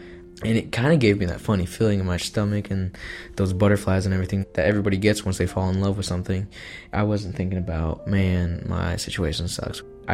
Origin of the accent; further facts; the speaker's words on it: Elkhart, Indiana, United States; It's at Fly Traps, a restaurant here in downtown Elkhart, my hometown.